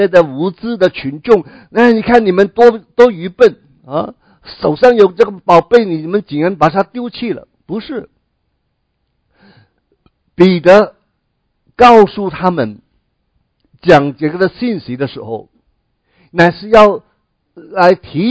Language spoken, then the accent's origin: Chinese; China; 好像信耶稣就是我们中国人哪一种的观念，求福避祸。